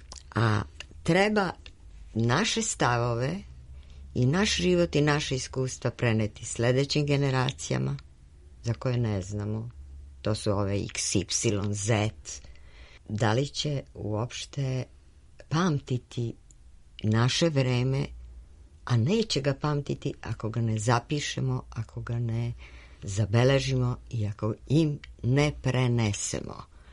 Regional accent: Kruševac, Rasina District, Serbia; also born or lived in Skopje; now in Belgrade, Serbia; Ja sam rođena u Skoplju, odrasla sam i duhovno i fizički u Kruševcu, to je Lazarev grad sa tradicijom srednjevekovnom i slobodarskom, i u Beogradu živim već 50 godina.

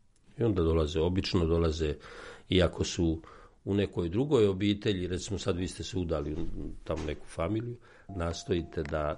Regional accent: Derventa, Republika Srpska, Bosnia & Herzegovina; now in Zemun, Serbia; Ja sam rođen iz Bosne, Dugore, Sjeverna Bosna, okolica Dervente. Kod nas se nosio badnjak.

